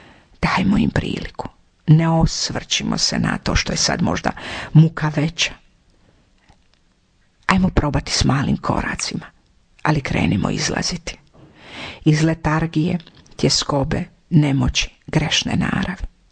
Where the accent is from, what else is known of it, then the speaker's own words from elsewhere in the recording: Split-Dalmatia County, Croatia; To se tako kod nas u Dalmaciji kaže